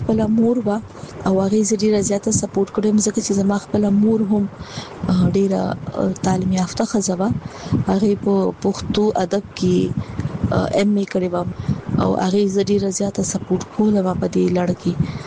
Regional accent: Peshawar, Khyber Pakhtunkhwa, Pakistan; زما مور چې هغه د بنو ده او پلار مې چې د هغه د لکی مروت دی. خو زما ټول تعلیم چې نو هغه په پېښور کې شوی، نو تاسو ویلی شئ چې زه په پېښور کې لوی شوی.

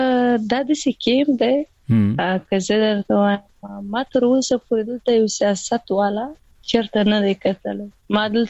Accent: Afghanistan; زه سید خو زه افغان یم ویاړ کوم زه افغان یم

